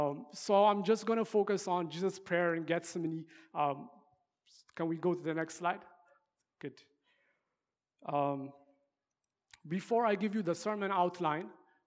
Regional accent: Ethiopia; moved away as an adult; now in Canada; We're originally from Ethiopia. I came to Canada 4 years ago for school at the University of Alberta.

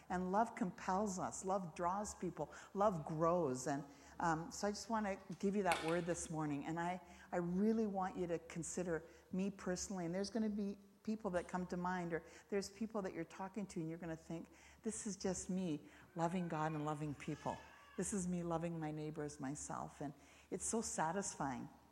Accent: Langley, British Columbia, Canada; we're from Langley, which is a greater Vancouver area. It takes about 45 minutes to drive into Vancouver, and we're very close to the border.

